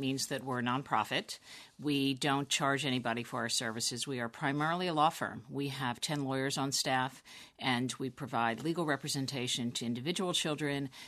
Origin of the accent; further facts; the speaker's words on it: Pennsylvania, United States; So let me talk about my home state of Pennsylvania.